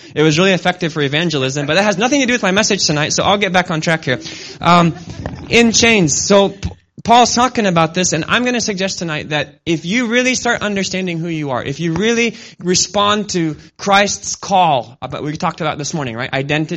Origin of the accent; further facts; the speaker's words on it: Kenya; I grew up in Kenya, East Africa